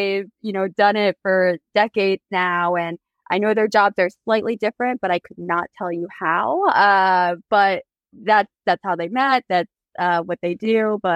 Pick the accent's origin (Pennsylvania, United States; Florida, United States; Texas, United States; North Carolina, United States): North Carolina, United States; Charlotte; So many people here, I'm from Charlotte, and get so excited because they know someone who just moved there, who bought a house there. I grew up before, breweries were on every block